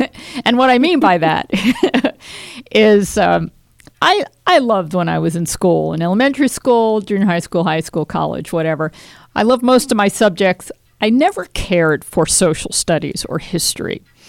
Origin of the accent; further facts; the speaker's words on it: New York, United States; also born or lived in California / France; I'm a New Yorker. I grew up in New York. I mean, I've lived in California. I've lived in the south of France. I've been around. But now I'm back in New York.